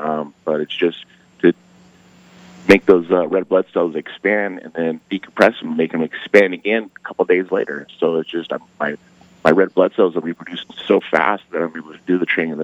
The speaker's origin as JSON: {"language": "English", "country": "United States", "said": "You know, I'm an American who's a hardworking man"}